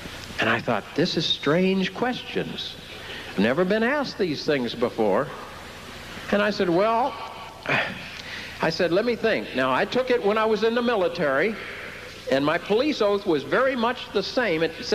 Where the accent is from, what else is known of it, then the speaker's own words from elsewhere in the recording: Ireland; And I'm an Irishman, you see.